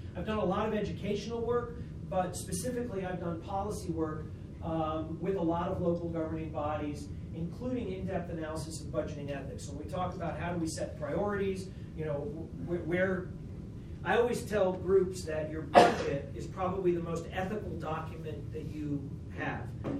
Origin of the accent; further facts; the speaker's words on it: Northeast, United States; I grew up in the Northeast where no one cared that much about their names, like you were your name.